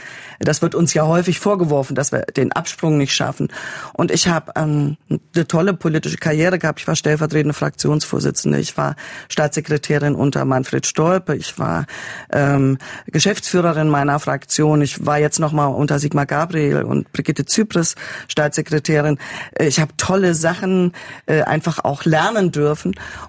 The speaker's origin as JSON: {"language": "German", "region": "East Germany", "country": "Germany", "said": "dass wir natürlich auch als Ostdeutsche Respekt einfordern für die Leistung, die auch im Transformationsprozess erbracht ist. Für uns ist ja am 3. Oktober 1990 kein Stein auf dem anderen geblieben."}